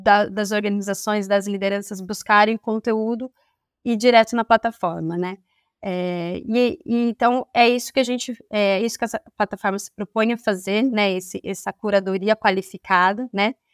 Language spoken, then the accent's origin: Portuguese; Campinas, São Paulo, Brazil; eu sou de Campinas, então criei uma ONG aqui em Campinas